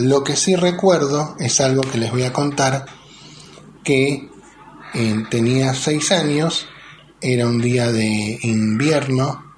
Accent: Bahía Blanca, Buenos Aires Province, Argentina; born there; tengo 43 años, nací en Bahía Blanca en el año 1979

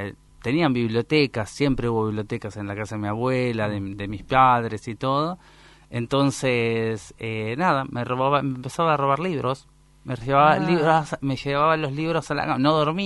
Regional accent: Longchamps, Buenos Aires Province, Argentina; Después yo soy, digamos, de Longchamps, del conurbano.

